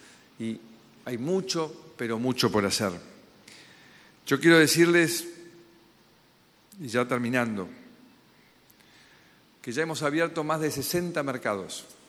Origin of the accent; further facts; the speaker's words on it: Argentina; lo que somos los argentinos